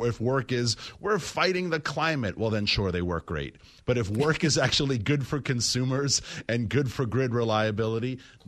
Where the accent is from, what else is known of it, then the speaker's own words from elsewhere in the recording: New York, United States; A New Yorker. I'm a New Yorker. I can say that.